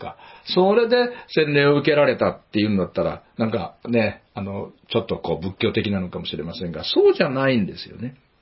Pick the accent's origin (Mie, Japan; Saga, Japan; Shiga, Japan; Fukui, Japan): Mie, Japan; Hakusan; 私は生まれ育った、三重県の、今は津市に併合されたんですが、白山町というね、本当に田舎の小さな町で生まれ育ちました。